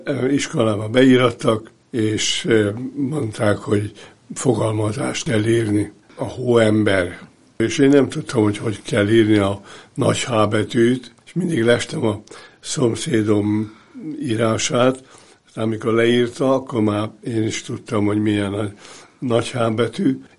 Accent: Erdőkertes, Pest, Hungary; tehát ezért választották Erdőkertest, amelyik hát tulajdonképpen annak nevezem a szülői ház, amiben felnőttünk, most is megvan.

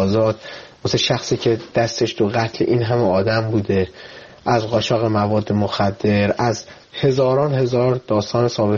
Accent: Iran; واقعا به عنوان یک ایرانی برای من جای سوال داره

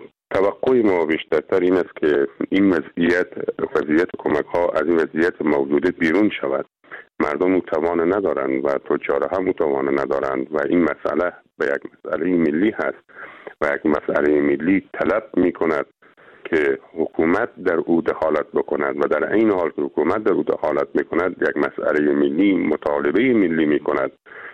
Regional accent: Herat, Afghanistan; به عنوان یک هراتی سپاسگزاری ویژه از همه عزیزانی دارم که در این راستا آمدند

